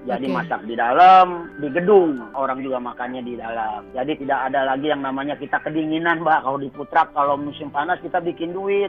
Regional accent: Indonesia

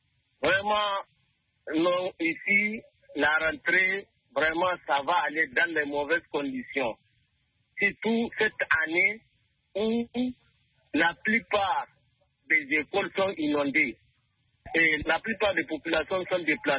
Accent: Tanda, Dosso, Niger; je suis Nigérien, je vis à Tanda, je suis Tandalais, dans le département de Gaïa, région de Dosso, Niger.

